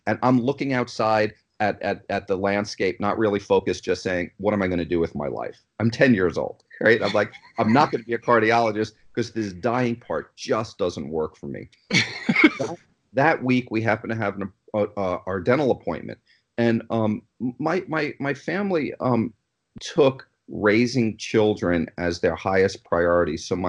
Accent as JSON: {"language": "English", "region": "New York", "country": "United States", "said": "So I am from New York originally. If my accent didn't come out, I already had my two cups of coffee."}